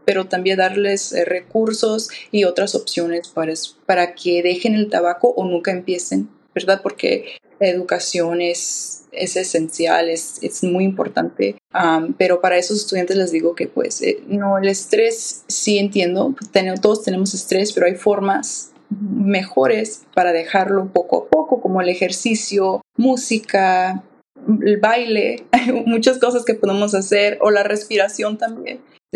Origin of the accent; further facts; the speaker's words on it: Indio, California, United States; also born or lived in Mexicali, Mexico; Nosotros dos somos hispanos. Yo nací en Mexicali. Aquí crecí en Indio, en el Valle de Coachella.